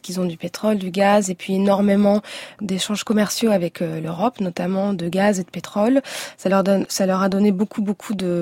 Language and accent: French; France; je suis française d'origine arménienne, mais je suis française